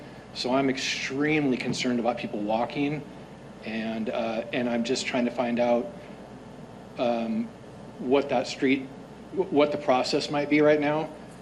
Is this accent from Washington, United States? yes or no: yes; Seattle, Washington, United States; now in Shoreline, United States; My first meeting in my life ever. I'm from Seattle.